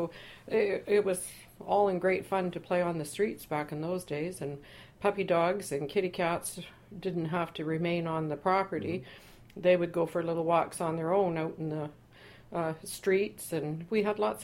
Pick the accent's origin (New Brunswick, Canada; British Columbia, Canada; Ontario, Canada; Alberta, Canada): British Columbia, Canada; Burnaby; also born or lived in Vancouver; I was born in 1947 in Vancouver. I stayed in Vancouver until I was about 6, 7 years of age, as we were waiting for our house to be built in North Burnaby